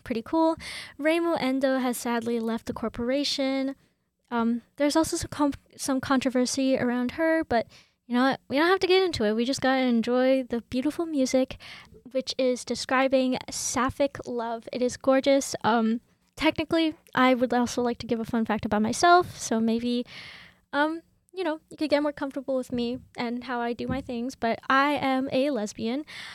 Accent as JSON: {"language": "English", "country": "Canada", "tie": "born there", "said": "I was born in Canada, but I am Chinese."}